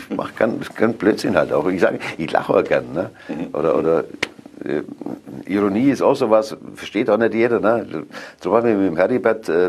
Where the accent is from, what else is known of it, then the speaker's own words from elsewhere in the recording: Augsburg, Bavaria, Germany; Das ist meine Heimatstadt